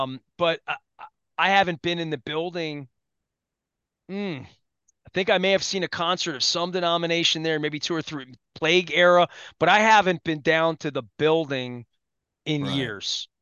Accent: Baltimore, Maryland, United States; I'm from Baltimore. I recognize all this. I lived in downtown Baltimore for 20 years.

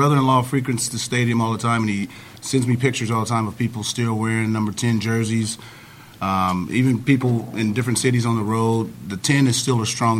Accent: San Diego, California, United States; now in Baltimore, United States; Obviously, I'm from San Diego, so there's obviously still traditions I don't like about Baltimore

